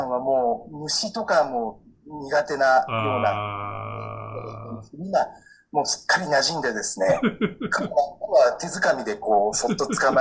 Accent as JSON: {"language": "Japanese", "town": "Sayama", "region": "Saitama", "country": "Japan", "said": "あのたまたま隣の、あの狭山市っていうところ、私、はいはい、出身。"}